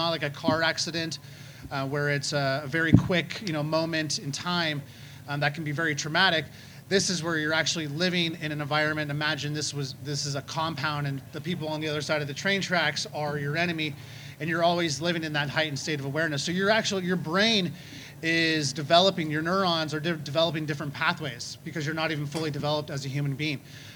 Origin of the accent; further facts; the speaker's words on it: California, United States; I'm from California.